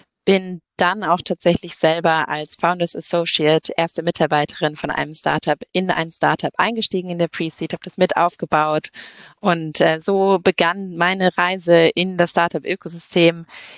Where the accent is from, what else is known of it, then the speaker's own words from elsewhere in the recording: Berlin, Germany; Ich komme aus Berlin und sitze tatsächlich gerade auch in Berlin.